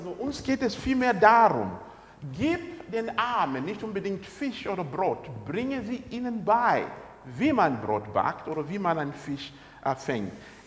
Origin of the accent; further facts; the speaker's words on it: Zambia; now in Germany; Sie hat meine Heimat kennengelernt, meine Familie da vor Ort. Und da hat sie praktisch auch mitgewirkt auf der Farm. Sie ist so geprägt worden, dass sie sagt, was mir Sambia gegeben hat, werde ich nie vergessen.